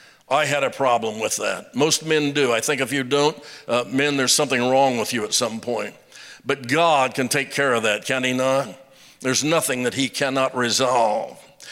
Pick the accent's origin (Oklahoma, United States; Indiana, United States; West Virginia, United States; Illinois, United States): Indiana, United States; Roanoke; I grew up in Roanoke, Indiana, population 80. We didn't lock our doors to our house